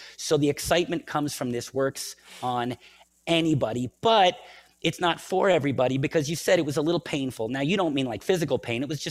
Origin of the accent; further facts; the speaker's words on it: United States; So to all the people, yes, I'm American. Yes, I've got that, like, arrogant, you know, rock and roll thing.